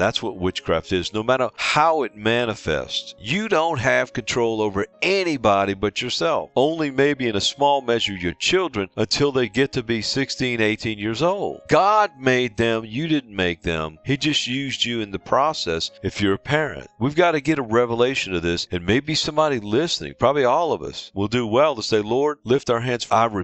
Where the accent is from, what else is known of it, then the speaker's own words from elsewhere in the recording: New Orleans, Louisiana, United States; I grew up in New Orleans where there's so much of this hate witchcraft and shops down there in the French Quarter